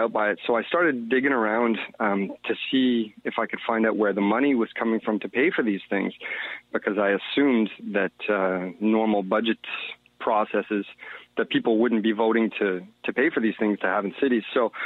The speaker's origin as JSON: {"language": "English", "town": "Ottawa", "region": "Ontario", "country": "Canada", "said": "And I'm from Ottawa originally"}